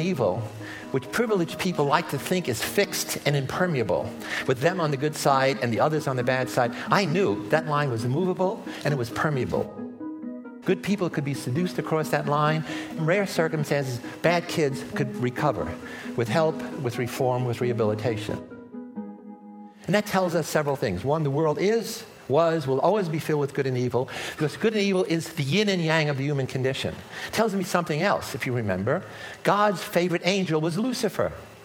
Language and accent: English; Bronx, New York, United States; When I was a kid growing up in the South Bronx, inner city ghetto in New York, I was surrounded by evil.